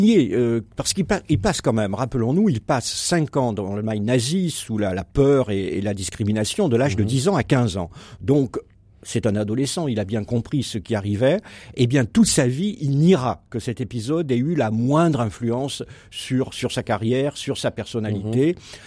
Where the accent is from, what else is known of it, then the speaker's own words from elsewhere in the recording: Marseille, Provence-Alpes-Côte d'Azur, France; born there; moi je suis né à Marseille donc il fallait vivre à coups de poing, il fallait être dur